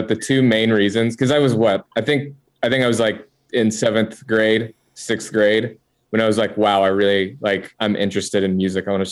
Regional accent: Dallas, Texas, United States; Well, I was born in Dallas, Texas.

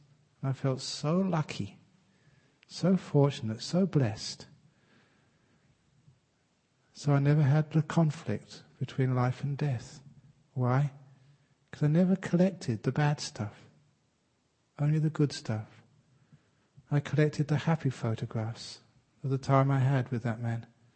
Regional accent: London, United Kingdom; A young man growing up in London

